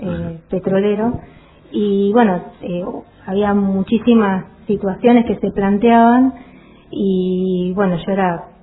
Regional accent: Comodoro Rivadavia, Chubut, Argentina; yo no soy oriunda de Comodoro, pero viví toda mi vida en Comodoro Rivadavia

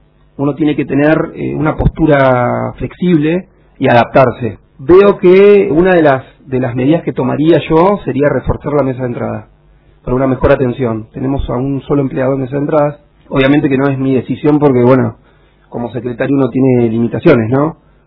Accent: Comodoro Rivadavia, Chubut, Argentina; born there; now in Sarmiento, Argentina; Yo nací en Comodoro en 1982, el 4 de mayo, y hace 7 años que estoy en Sarmiento.

